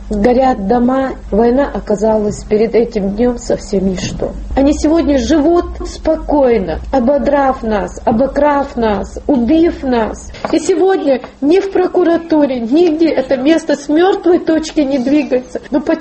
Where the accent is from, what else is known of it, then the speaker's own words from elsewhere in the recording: Russia; Я же тоже россиянка. Чеченский народ тоже Российская Федерация.